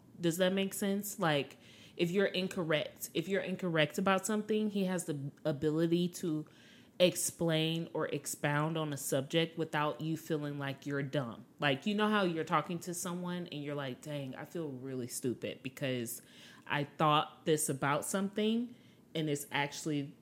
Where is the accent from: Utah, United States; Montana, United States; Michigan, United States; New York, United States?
Michigan, United States; Detroit; now in Dallas, United States; I'm from Detroit, Michigan. My husband is from Texas, and we currently live in Dallas, Texas.